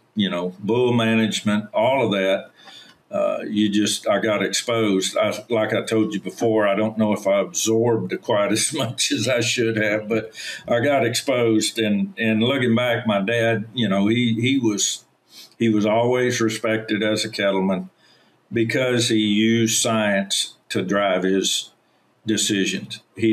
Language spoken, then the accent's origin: English; Texas, United States; I grew up down on the Texas coast. My dad was a rancher and yearling operator.